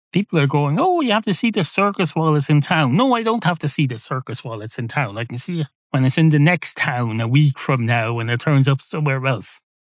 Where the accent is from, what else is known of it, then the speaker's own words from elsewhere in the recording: Ireland; You're thinking, he's not from England. And that's correct. I'm not from England. This was in Ireland.